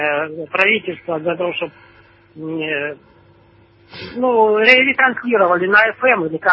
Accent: Zaporizhzhia, Zaporizhzhia Oblast, Ukraine; я из Запорожья.

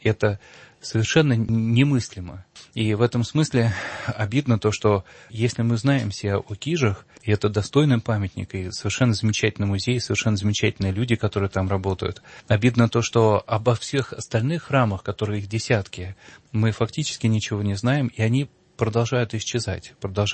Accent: Saint Petersburg, Russia; born there; Но я родился в Петербурге, Петрограде, Ленинграде, может быть, еще в Питере.

